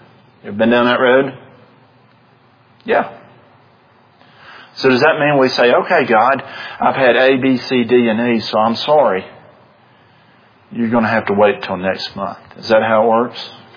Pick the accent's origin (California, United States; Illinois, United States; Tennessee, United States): Tennessee, United States; I am a Tennessean. We did save you boys, so I guess I couldn't.